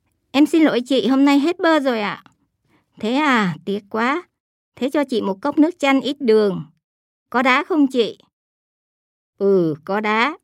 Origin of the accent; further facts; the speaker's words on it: Kobe, Hyogo, Japan; Vietnamese is a second language; now in Mino, Japan; Tôi năm nay 21 tuổi. Tôi sống ở Mino. Tôi đến từ Kobe. Gia đình tôi có 6 người. Ông, bà, bố, mẹ, em gái và tôi. Mẹ tôi là người Việt Nam.